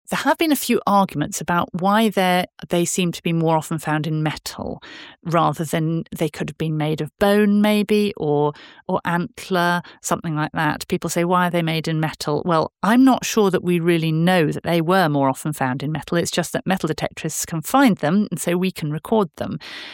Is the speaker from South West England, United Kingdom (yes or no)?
yes; Bath, South West England, United Kingdom; as I said earlier on, I grew up in Bath.